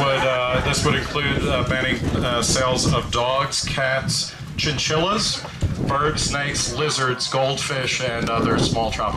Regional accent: Brooklyn, New York, United States; born there; On the other side of the country, where I'm from, actually, I was born in Brooklyn

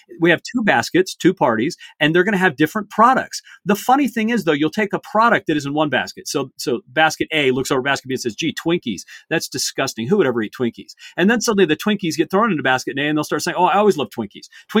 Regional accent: Oregon, United States; born or raised there

